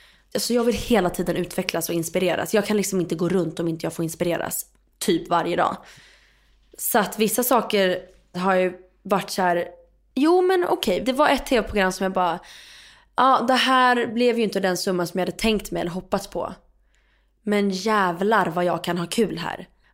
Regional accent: Stockholm, Stockholm County, Sweden; born or raised there

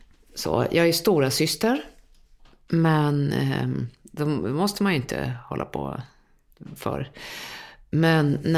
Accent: Sweden; born there; first language Swedish; Och vi längtade alltid i Sverige när vi bodde utomlands. Men lite konstigt är det att vara... Ja, jag är född i Sverige och svenska som modersmål och allting.

